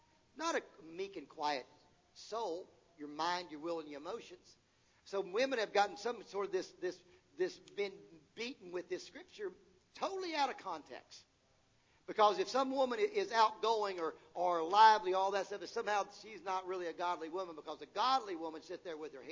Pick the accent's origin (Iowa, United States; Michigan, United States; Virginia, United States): Virginia, United States; I grew up in Virginia.